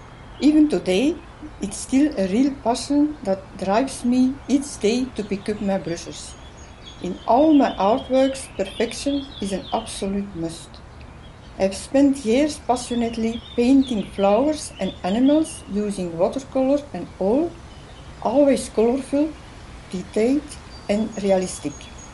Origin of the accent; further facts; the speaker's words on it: Belgium; from Belgium. I'm an artist